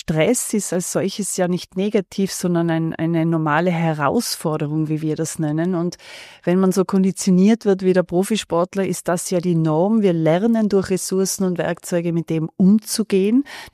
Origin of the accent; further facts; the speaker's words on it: Tyrol, Austria; born there; also born or lived in Italy; Als gebürtige Tirolerin, die 16 Jahre in Italien gelebt hat